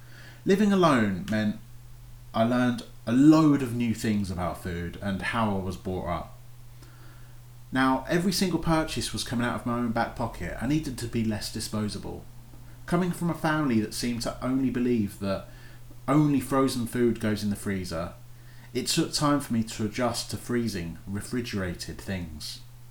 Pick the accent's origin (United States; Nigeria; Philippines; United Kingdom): United Kingdom; Potters Bar, East of England; I never moved away for university, so this was my first break away from Potter's Bar, my hometown.